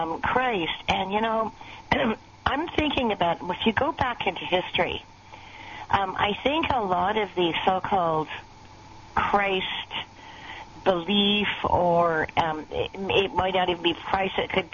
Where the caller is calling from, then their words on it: Victoria, British Columbia, Canada; from Victoria, Vancouver Island, British Columbia.